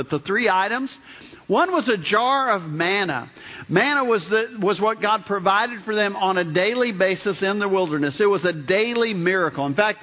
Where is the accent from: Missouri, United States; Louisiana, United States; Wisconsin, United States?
Louisiana, United States; New Orleans; having not grown up in a Christian home, I'm from New Orleans, my parents weren't churchgoers.